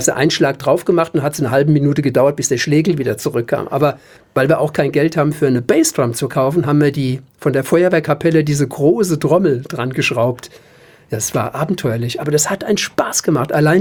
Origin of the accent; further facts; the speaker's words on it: Dreis, Rhineland-Palatinate, Germany; Ich bin in Dreis groß geworden.